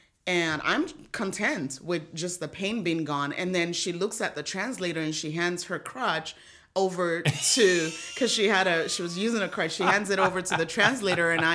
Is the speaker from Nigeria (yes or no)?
yes; Nigeria; I've avoided because growing up in Nigeria, that was such a big part of some of the things that we faced.